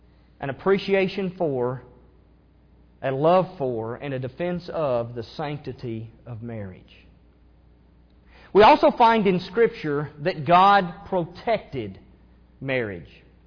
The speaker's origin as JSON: {"language": "English", "town": "Elizabethtown", "region": "Kentucky", "country": "United States", "tie": "born or raised there", "said": "You know, I grew up in Elizabethtown, Kentucky, just down the road from Fort Knox."}